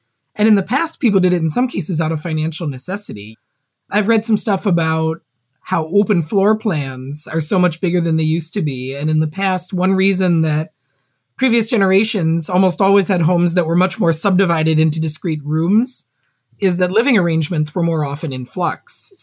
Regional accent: Minneapolis, Minnesota, United States; You know, my hometown, you know, Minneapolis just legalized, or they passed a plan to legalize triplexes citywide

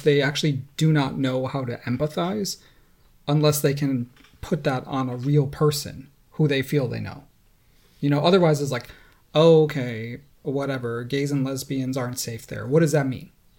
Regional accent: United States; because I'm an American and I think I have that right.

